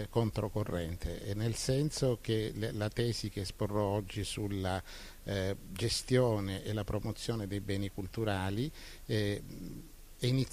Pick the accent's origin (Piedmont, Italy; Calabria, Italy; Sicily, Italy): Calabria, Italy; io sono calabrese